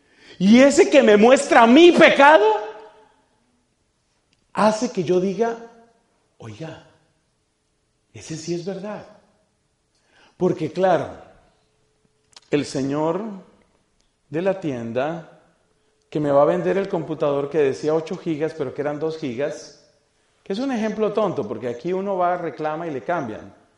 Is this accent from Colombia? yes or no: yes; Colombia; now in United States; Esto no lo digo como colombiano, no.